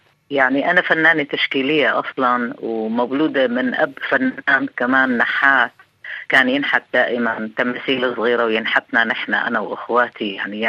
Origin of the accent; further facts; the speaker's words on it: Syria; moved away as an adult; now in London, United Kingdom; اللي كبرت وتعديت فترة المراهقة، وكنت دائما يعني كل ما بشوف لعبة بجيبها بخيطها بعملها بساوي أشياء منها، طلعت من سوريا وإجيت على لندن